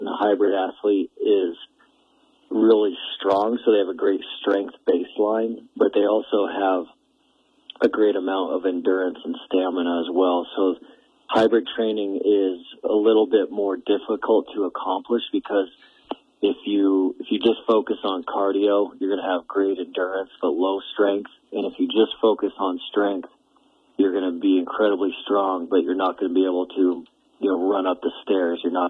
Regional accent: Billings, Montana, United States; now in Bozeman, United States; I grew up in Billings and then wound up at MSU here in Bozeman for college and kind of stuck around ever since.

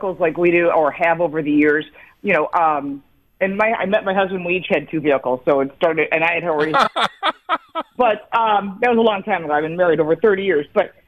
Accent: Detroit, Michigan, United States; and I've lived here 99% of my life since I was 10. I'm from Detroit.

